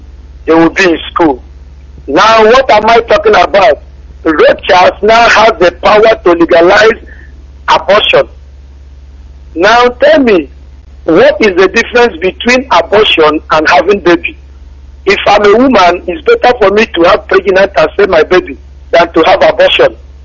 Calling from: China; I'm calling from China.

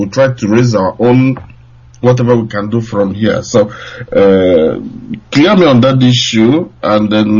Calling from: Ukraine; I'm calling from Ukraine.

